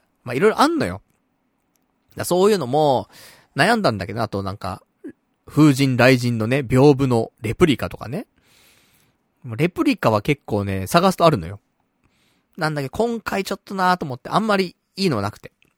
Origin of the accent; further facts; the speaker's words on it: Saitama, Japan; まあ、俺は埼玉県出身だからさ